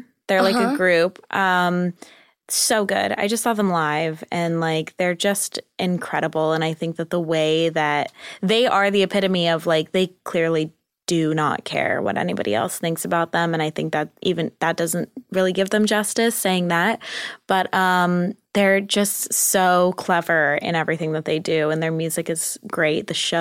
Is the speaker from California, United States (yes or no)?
yes; California, United States; I think they have them in Orange County where I'm from